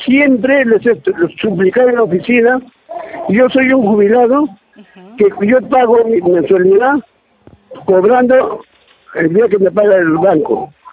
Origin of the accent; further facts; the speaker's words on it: Chosica, Lima, Peru; Yo soy de Chosica.